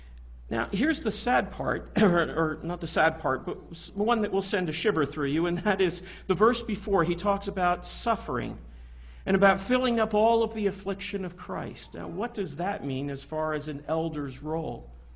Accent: Canada; born there; Because I'm Canadian-born

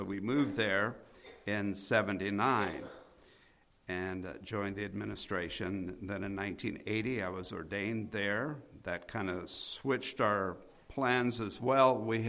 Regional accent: Ohio, United States; I grew up in Ohio, incidentally.

